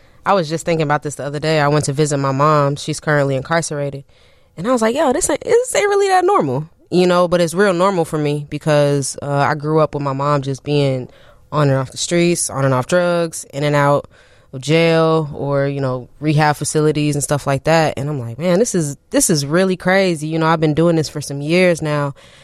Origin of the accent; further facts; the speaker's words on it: Champaign, Illinois, United States; Yeah, I'm from Champaign, Urbana.